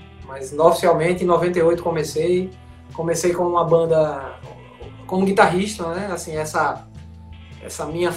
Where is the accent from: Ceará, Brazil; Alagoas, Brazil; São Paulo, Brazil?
Alagoas, Brazil; Maceió; also born or lived in Arapiraca; Nasci em Arapiraca, que é um interior próximo aqui de Maceió, próximo da capital. É a segunda cidade, assim, do estado. Mas vivi aqui